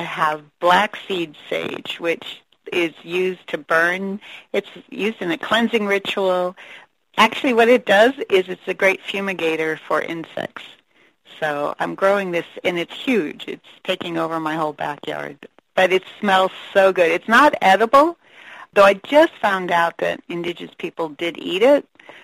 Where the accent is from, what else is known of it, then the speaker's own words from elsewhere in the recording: East Coast, United States; now in Southern California, United States; I came originally from the East Coast, like almost everyone else here.